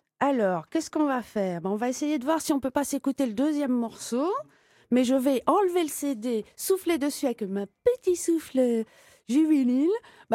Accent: Herstal, Wallonia, Belgium; Moi, j'ai pas eu beaucoup d'embouteillages, je viens d'Herstal.

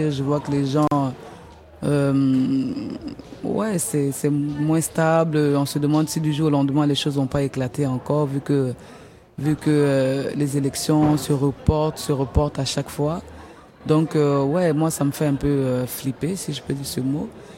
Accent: Côte d’Ivoire; je suis ivoirien, donc je vais te dire que je préfère forcément la Côte d'Ivoire

